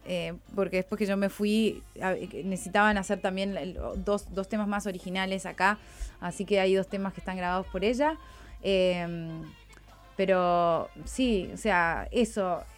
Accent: Dolores, Soriano, Uruguay; now in Los Angeles, United States; Sí, bueno, nací acá, es de historia larga, pero me crié en Dolores y yo creo que soy de ahí.

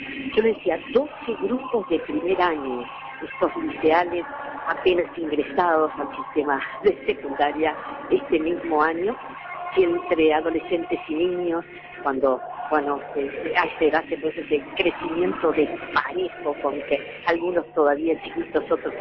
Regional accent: Uruguay; lo que hoy somos como uruguayos

